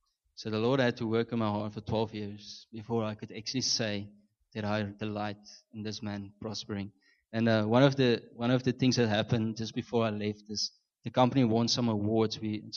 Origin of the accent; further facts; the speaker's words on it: Namibia; now in South Africa; I come from Namibia, and when I came to South Africa, I always had this thing in my heart for going back